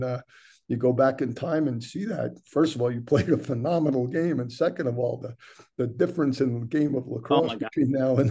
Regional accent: Levittown, United States; One was the growing up in Levittown part.

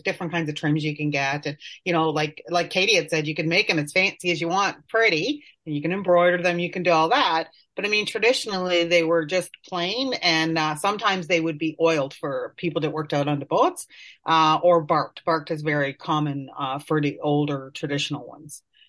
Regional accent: Ontario, Canada; now in Labrador, Canada; So I grew up in Ontario.

